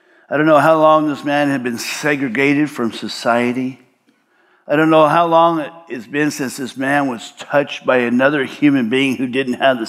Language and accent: English; Covina, California, United States; And then I ran up in San Gabriel Valley. I was born in Covina, and my dad lived up there. My mom lived up there.